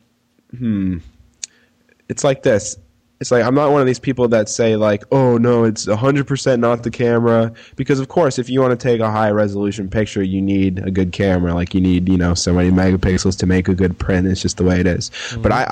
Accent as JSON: {"language": "English", "region": "Ontario", "country": "Canada", "lives_now": "Brooklyn, United States", "said": "I'm from Ontario, Canada, so I get inspired walking out my doorway because I live in Bushwick in Brooklyn, so it's like Puerto Rico, Dominicanville."}